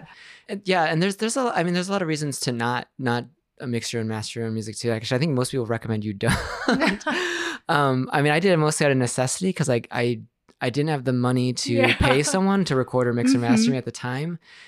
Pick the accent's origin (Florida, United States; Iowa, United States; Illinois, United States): Illinois, United States; Chicago; And, you know, where I grew up in Chicago, you know, it's like